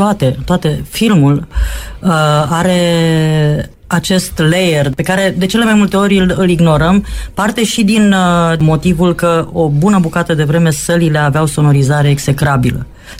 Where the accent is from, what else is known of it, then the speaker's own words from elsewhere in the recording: Romania; noi ca români am zis, domne, dar nu ne place cum ne-au așezat ăștia